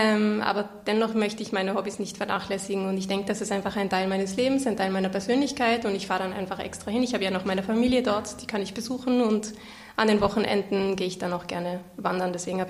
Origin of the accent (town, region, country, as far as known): Tyrol, Austria